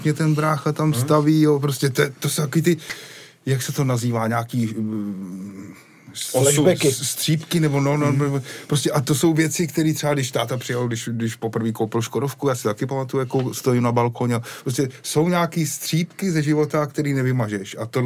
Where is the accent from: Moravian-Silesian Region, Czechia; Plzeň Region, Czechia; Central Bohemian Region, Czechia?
Central Bohemian Region, Czechia; Mělník; A na Mělníku. U nás na Mělníku.